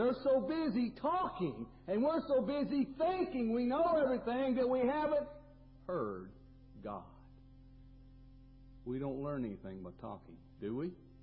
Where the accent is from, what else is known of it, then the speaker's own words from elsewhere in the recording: Salt Lake City, Utah, United States; I grew up out there in Salt Lake City, and they pounded Mormonism in my head from the day I came out of Mama's belly.